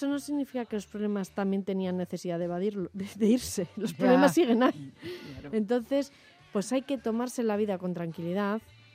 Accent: Basque Country, Spain; Nosotros, como buenos vascos, somos de comer y de beber

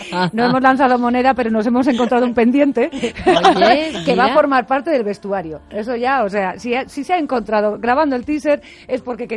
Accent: Madrid, Community of Madrid, Spain; soy madrileña

